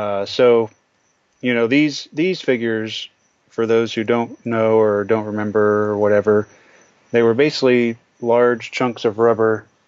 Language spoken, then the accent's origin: English; the South, United States; I grew up in the South, so maybe they were more available in the area where they ran.